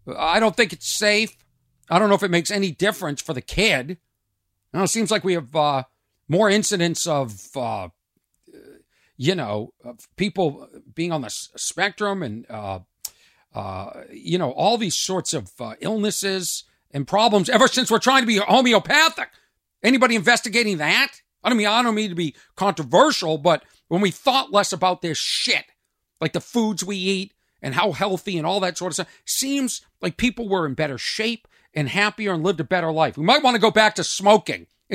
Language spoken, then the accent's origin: English; Boston, Massachusetts, United States; born there; I was born in Boston, Massachusetts, at the Women's Hospital.